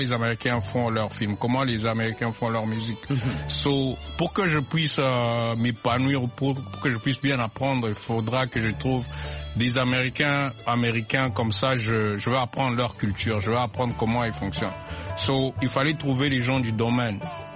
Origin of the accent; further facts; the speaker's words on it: Lubumbashi, Haut-Katanga, DR Congo; Ouais, je suis Congolais.